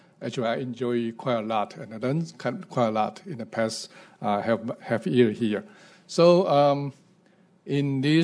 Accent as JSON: {"language": "English", "country": "Taiwan", "second_language": "English", "said": "we are democracy in Taiwan."}